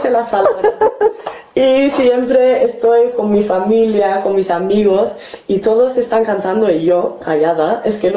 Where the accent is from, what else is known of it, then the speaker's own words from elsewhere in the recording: England, United Kingdom; Spanish is a second language; ay, soy inglesa y entonces hablo, por supuesto, hablo inglés.